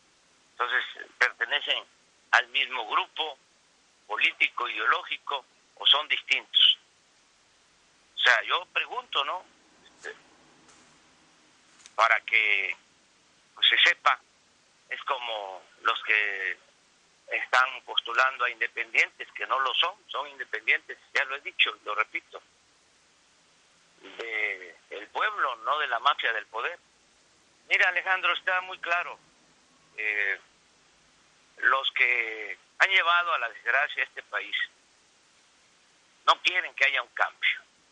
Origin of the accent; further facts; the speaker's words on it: Mexico; Porque no somos tontos los mexicanos.